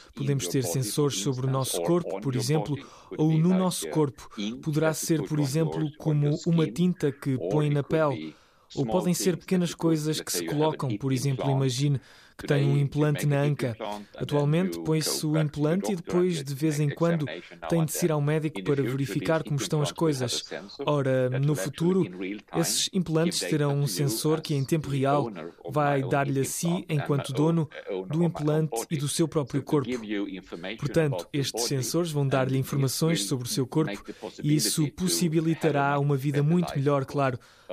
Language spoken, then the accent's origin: Portuguese; Sweden; A Suécia, de onde eu venho, é outro caso. Temos aproximadamente a mesma população.